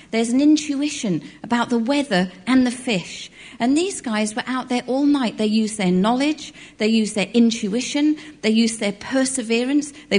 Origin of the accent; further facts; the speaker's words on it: Selsey, South East England, United Kingdom; And from about the age of 12, I grew up in Selsey, and we lived just a stone's throw from the beach.